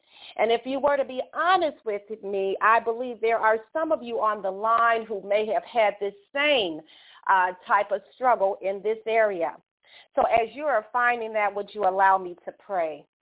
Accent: Chicago, Illinois, United States; the first African American from my hometown of Chicago, Illinois

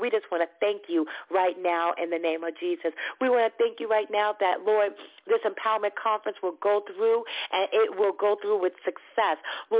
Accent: New York, United States; although she is from my home state, New York.

